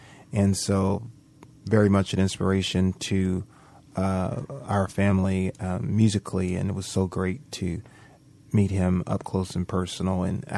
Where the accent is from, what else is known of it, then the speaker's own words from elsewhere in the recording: Manchester, Georgia, United States; coming up in the southern cities of Georgia, born and raised in Manchester, but, you know, often in LaGrange and Warm Springs and all those little small towns.